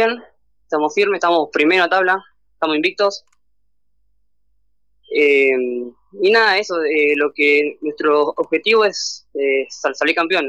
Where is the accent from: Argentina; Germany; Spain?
Argentina; Merlo, Buenos Aires Province; De Merlo.